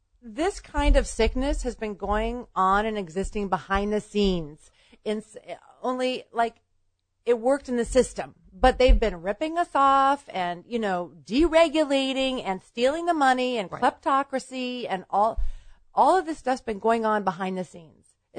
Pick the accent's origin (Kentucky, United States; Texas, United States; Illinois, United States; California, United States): California, United States; Berkeley; I think because growing up in Berkeley, it was very we recycled.